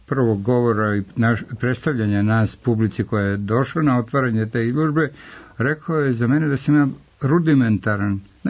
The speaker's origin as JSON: {"language": "Serbian", "town": "Supetar", "region": "Split-Dalmatia County", "country": "Croatia", "tie": "born or raised there", "also_born_or_lived": "Sarajevo, Bosnia and Herzegovina", "said": "Ja sam rođen u Sarajevo, ali samo nekoliko dana, 15 dana posle rođenja se moj otac dobio prekomandu, dobio oficir u Supetar na Braču"}